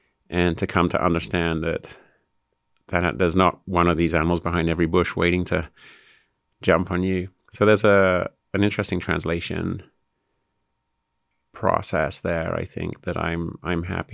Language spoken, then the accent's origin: English; England, United Kingdom; now in Montana, United States; So growing up in England, I didn't realize it was a depleted landscape.